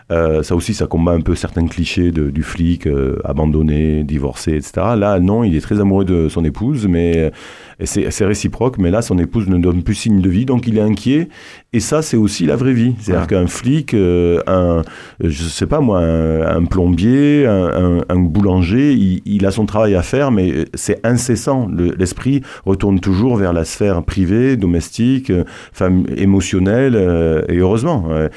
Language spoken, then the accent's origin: French; Toulouse, Occitanie, France; Je venais de Toulouse, je faisais des allers-retours assez systématiquement